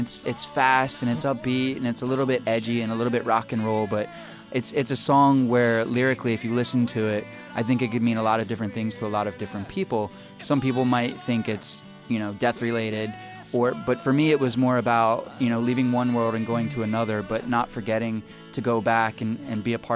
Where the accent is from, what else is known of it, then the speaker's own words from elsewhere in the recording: East Coast, United States; now in Los Angeles, United States; I mean, I grew up on the East Coast, and so I definitely have a place in my heart for it, and, like, my children are back there, and my parents live on the East Coast